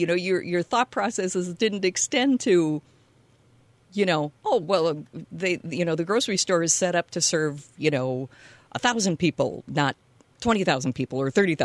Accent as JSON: {"language": "English", "town": "Rochester", "country": "United States", "tie": "born or raised there", "said": "I grew up in Rochester."}